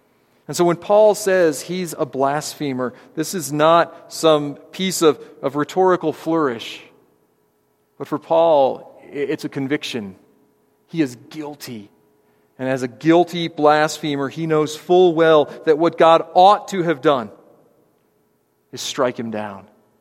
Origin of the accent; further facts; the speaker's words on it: Illinois, United States; I'm from the Midwest, I'm from Illinois